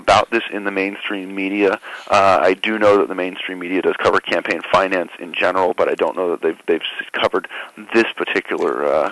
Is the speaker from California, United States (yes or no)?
yes; Los Angeles, California, United States; you're from Los Angeles, I'm from Los Angeles.